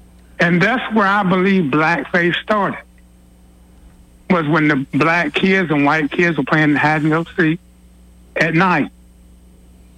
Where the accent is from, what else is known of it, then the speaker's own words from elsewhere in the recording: the South, United States; And, of course, I'm from the South. You know, I've lived around white people all of my life.